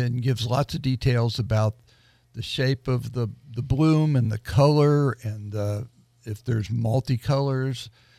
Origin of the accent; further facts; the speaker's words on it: Kentucky, United States; I grew up in Kentucky where camellias don't grow.